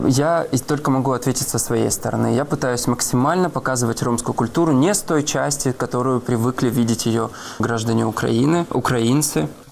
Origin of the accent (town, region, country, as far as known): Russia; born or raised there